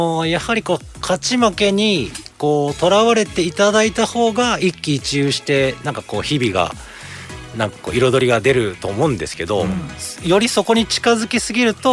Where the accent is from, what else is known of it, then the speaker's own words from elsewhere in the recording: Takaishi, Osaka, Japan; 岸和田のちょっと手前の高石市っていう川内三郎さんがの出身のところが地元なんですけど